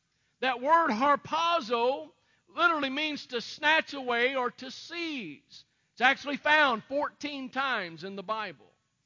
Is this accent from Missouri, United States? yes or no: yes; Kulin, Missouri, United States; I'm from Kulin, Missouri.